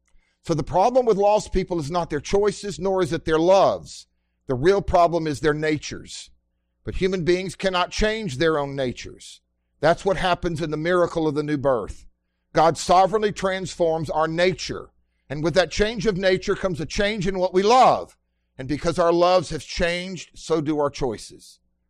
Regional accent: Mississippi, United States; And so I had this name tag that I came from Mississippi.

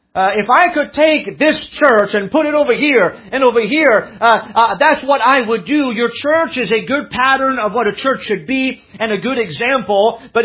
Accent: France; But I remember when we grew up in France, my family, before I was married

